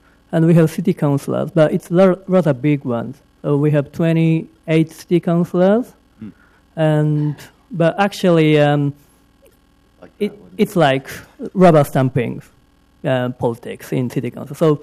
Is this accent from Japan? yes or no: yes; Tsukuba, Ibaraki, Japan; English is a second language; I'm from Tsukuba, as you introduced. Tsukuba is located northeast of Tokyo, about 60 kilometers. And we are known as the science city, or science center of Japan.